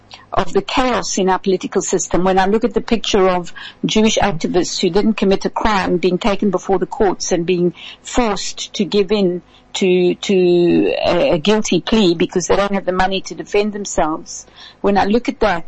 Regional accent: South Africa; moved away; I've come here as a South African. I didn't come here to make sure they spoke Afrikaans or Sotho or any other language. I came here, and I'm lucky because I came from an English-speaking country

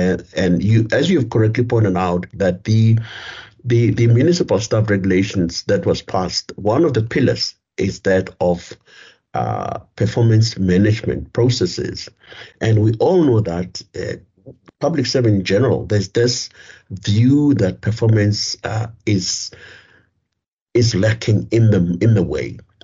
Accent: South Africa; that seems to be what characterizes us as a South African

